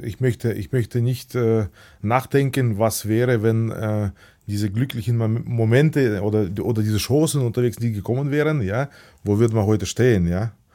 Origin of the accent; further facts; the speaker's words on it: Baden-Württemberg, Germany; ich bin im Badischen auch aufgewachsen